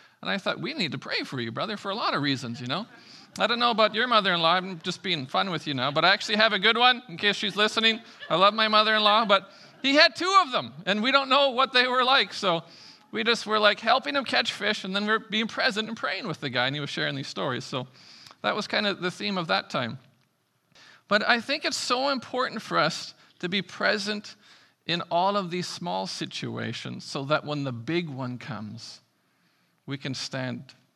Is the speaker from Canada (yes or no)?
yes; Canada; I didn't even have a license, and I'm Canadian.